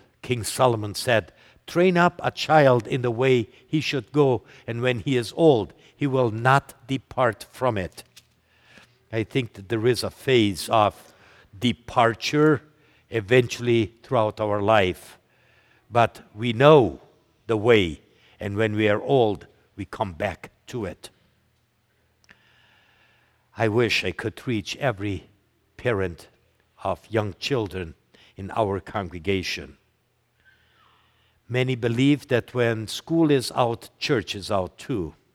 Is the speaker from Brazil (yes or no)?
yes; Brazil; About 2 years ago, close to my hometown in Brazil